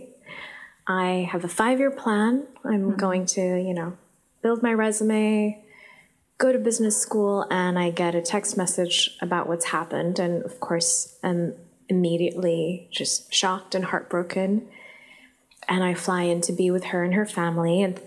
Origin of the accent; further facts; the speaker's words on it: Islamabad, Islamabad Capital Territory, Pakistan; I was growing up in Islamabad. It was a post-9/11 world.